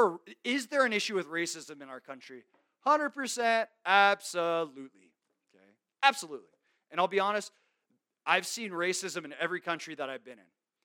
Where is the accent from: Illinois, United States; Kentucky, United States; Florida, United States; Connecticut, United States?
Florida, United States; That's how it was for me growing up in South Florida.